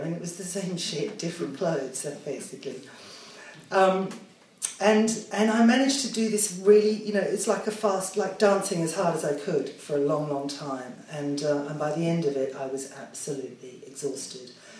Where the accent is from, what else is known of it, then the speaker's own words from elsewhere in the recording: Australia; my story is that I'm from Australia, and I was, you know, born into a family that was, you know, bohemian